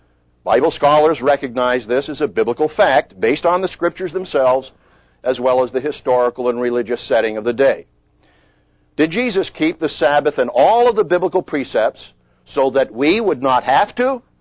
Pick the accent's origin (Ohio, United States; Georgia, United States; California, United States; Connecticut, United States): Connecticut, United States; New London; When I was a boy growing up in New London, Connecticut, I was taught the Ten Commandments in Sunday school.